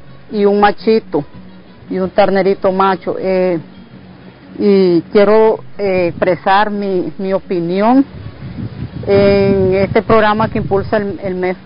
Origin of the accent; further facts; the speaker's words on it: Muelle de los Bueyes, South Caribbean Coast Autonomous Region, Nicaragua; soy del municipio de Muelle de los Bueyes. Mi comunidad se llama Pintada Número 1